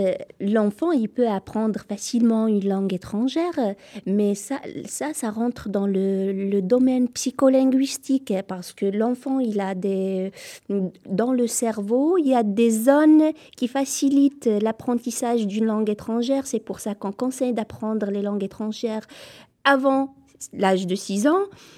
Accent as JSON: {"language": "French", "region": "Kabylie", "country": "Algeria", "moved": "as an adult", "said": "Donc moi, d'origine, je suis Kabyle, donc le milieu familial, il m'a beaucoup aidée."}